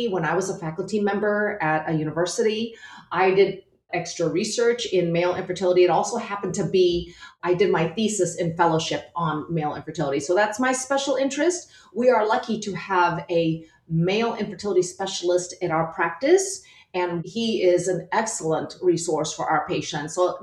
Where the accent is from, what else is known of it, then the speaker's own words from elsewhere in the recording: Midwest, United States; But I am originally from the Midwest, so that's why I'm back in the Chicagoland area.